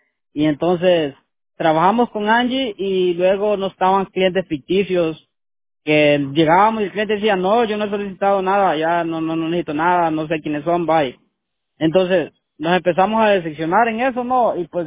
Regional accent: Honduras; ah, de Honduras.

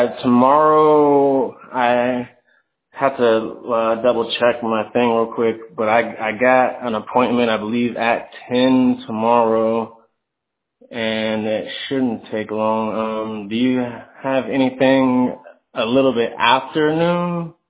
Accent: Bradenton, Florida, United States; born there; I was born in Bradenton, Florida.

